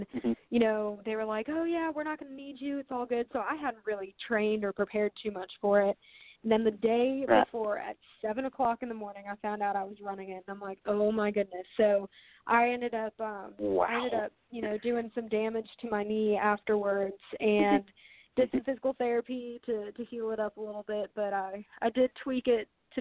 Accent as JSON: {"language": "English", "region": "Florida", "country": "United States", "moved": "yes", "said": "And when I'm originally from Florida, so I lived in Florida, and me and my best friend would go running on the beach like every morning."}